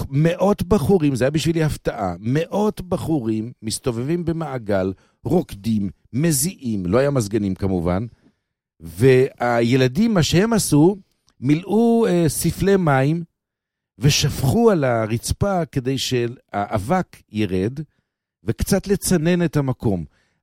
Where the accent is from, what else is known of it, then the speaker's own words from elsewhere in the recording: Bnei Brak, Tel Aviv District, Israel; מה שאני זוכר בתור ילד בבני ברק